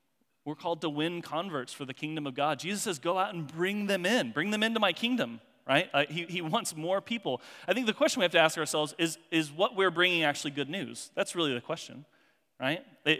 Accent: Kansas, United States; So I grew up mainly in rural southwestern Kansas, right? I mean, we could see the grain elevators in town from 20 miles away.

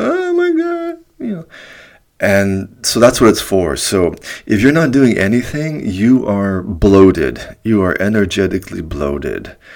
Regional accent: United States; I'm American, man. We had, like, meat and meat.

